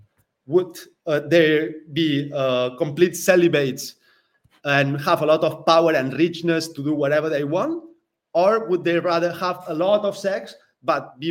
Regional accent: Spain; It was addressed to politicians directly because I realized I'm from Spain, so I started sending.

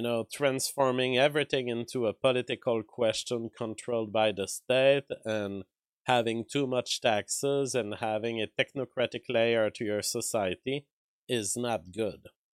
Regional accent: United States; I guess that as an American, I don't feel very much Greek.

